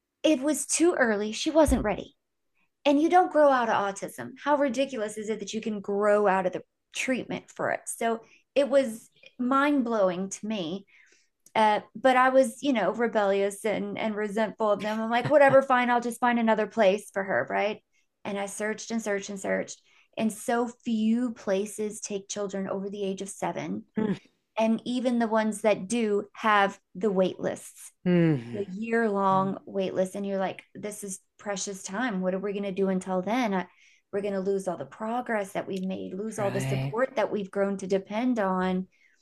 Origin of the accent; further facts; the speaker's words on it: Houston, Texas, United States; I'm from Houston, and Houston is approximately 1 hour away from Houston.